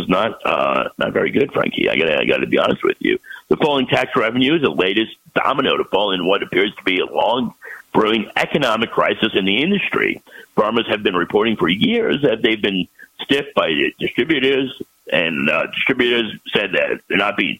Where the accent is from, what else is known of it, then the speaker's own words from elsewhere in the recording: New York, United States; Yes, my home state of New York.